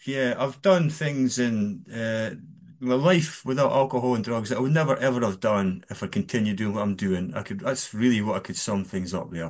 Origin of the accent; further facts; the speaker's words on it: Scotland, United Kingdom; I'm from Scotland. It's maybe quite obvious to anyone.